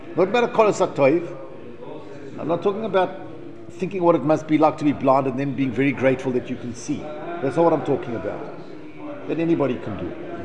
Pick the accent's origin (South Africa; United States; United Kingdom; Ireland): South Africa; Because I come from South Africa and that's what we have for breakfast